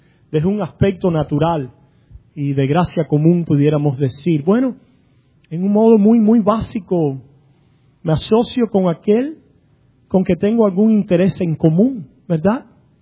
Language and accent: Spanish; Cuba; moved away; yo hablo de mi experiencia como cubano. Me acuerdo cuando yo llegué a este país